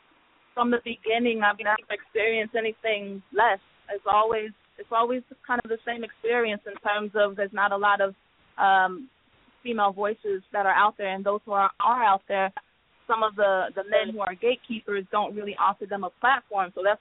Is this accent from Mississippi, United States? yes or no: yes; Biloxi, Mississippi, United States; I grew up in Biloxi, Mississippi, and just started performing around, doing talent shows, battle rapping